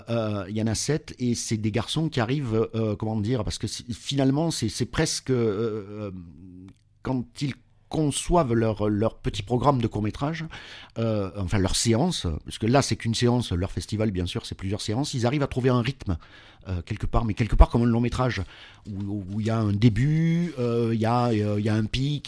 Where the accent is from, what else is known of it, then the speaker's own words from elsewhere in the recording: Toulouse, Occitanie, France; Donc, on a décidé, comme on est feignant, parce qu'on est toulousain